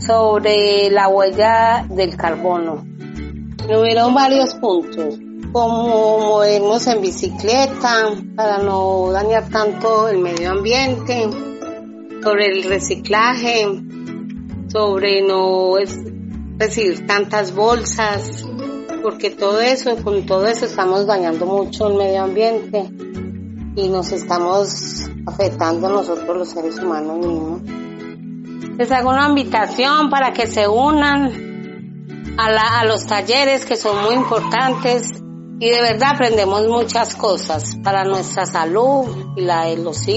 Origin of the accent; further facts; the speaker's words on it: Medellín, Antioquia, Colombia; Soy de la Comuna 4 del barrio Moravia.